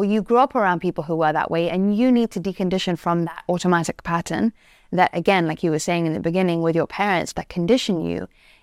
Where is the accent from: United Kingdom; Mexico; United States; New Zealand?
United Kingdom; England; You know, I'm English, right?